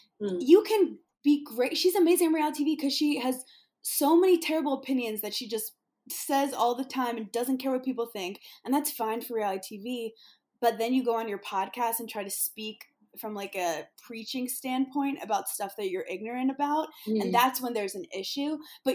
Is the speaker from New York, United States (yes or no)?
yes; Brooklyn, New York, United States; And I consider myself like from a very diverse community. I grew up in Brooklyn.